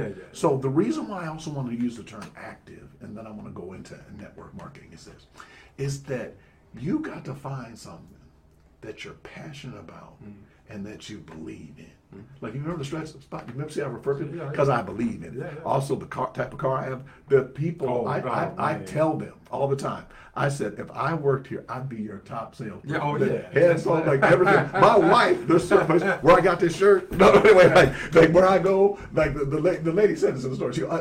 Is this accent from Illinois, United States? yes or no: no; Minnesota, United States; up in Minnesota, so, and I was going to Mississippi or something.